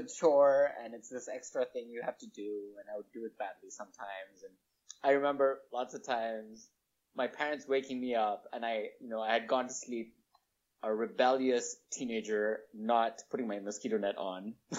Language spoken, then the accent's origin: English; Nairobi, Kenya; born or raised there; English is a second language; moved away as an adult; now in United States